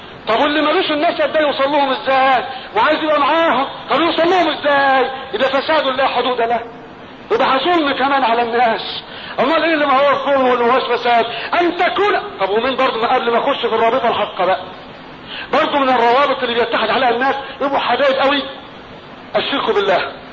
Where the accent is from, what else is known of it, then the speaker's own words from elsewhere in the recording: Egypt; وانا مصري